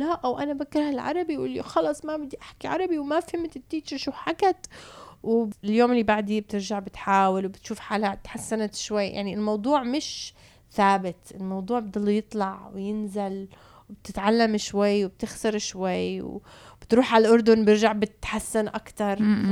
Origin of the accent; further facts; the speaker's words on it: Canada; أنا طول حياتي يعني من وأنا صغيرة وعايشة بكندا أهلي كانوا كتير مركزين على العربي